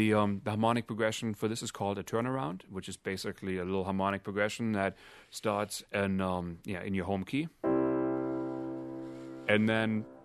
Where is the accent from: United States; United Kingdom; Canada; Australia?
Canada; because I grew up in Canada